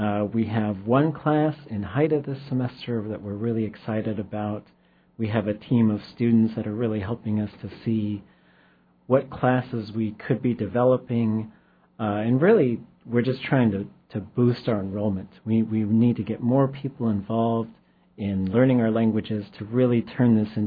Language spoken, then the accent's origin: English; Alaska, United States; I am … from the Chilkoot area